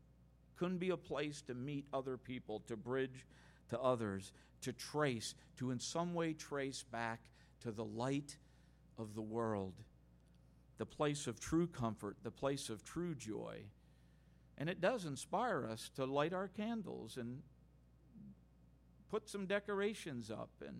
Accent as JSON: {"language": "English", "town": "Manila", "region": "Metro Manila", "country": "Philippines", "tie": "born or raised there", "said": "I remember where I grew up in Manila"}